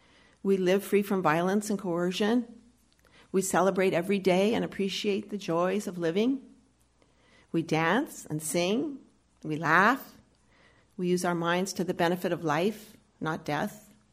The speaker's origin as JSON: {"language": "English", "town": "Milwaukee", "region": "Wisconsin", "country": "United States", "tie": "born or raised there", "said": "a UU minister from Milwaukee, my hometown"}